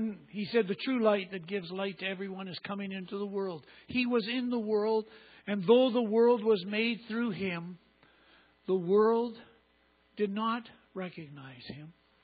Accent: Edmonton, Alberta, Canada; born there; I was born in Edmonton, so I can identify

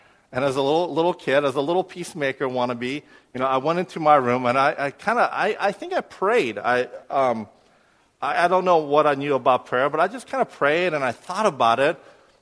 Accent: Irvine, California, United States; I grew up in Irvine before Irvine was really Irvine. Irvine was still a small community.

